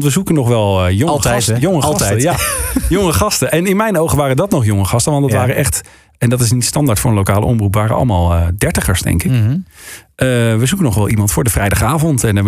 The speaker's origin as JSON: {"language": "Dutch", "town": "IJmuiden", "region": "North Holland", "country": "Netherlands", "tie": "born there", "said": "IJmuiden is mijn geboorteplaats. Ik woonde toen een dorpje ernaast."}